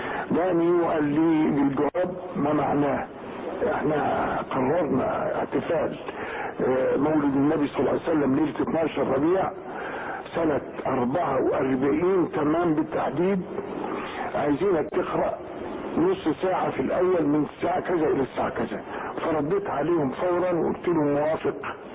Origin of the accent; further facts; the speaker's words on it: Tanta, Gharbia, Egypt; أنا نشأت في طنطا, وبعد ما تخرجت من القرية حفظا وتجويدا وقراءة رحت طنطا.